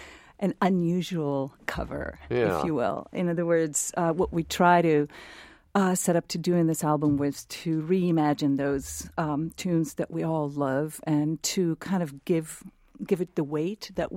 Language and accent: English; Israel; I grew up in Israel.